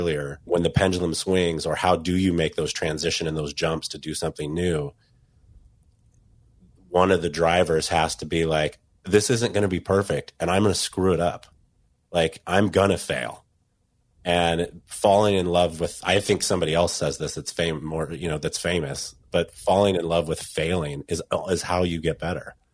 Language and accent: English; Seattle, Washington, United States; I grew up in Seattle. I moved to Seattle when I was 6 years old. I've been here my whole life.